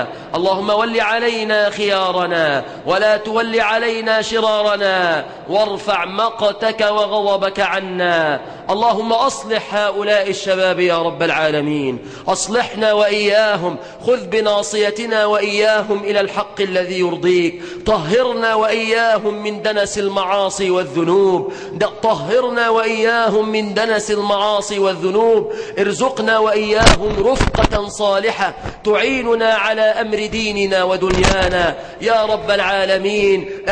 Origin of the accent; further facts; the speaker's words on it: Egypt; اللهم احفظ بلدنا مصر من الفتن ما ظهر منها وما بطن